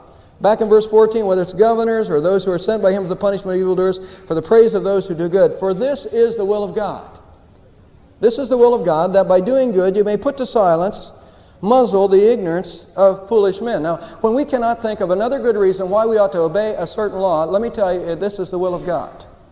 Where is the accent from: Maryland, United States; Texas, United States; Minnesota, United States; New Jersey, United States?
Texas, United States; And sometimes we flaunt that in Texas, don't we? I'm a Texan.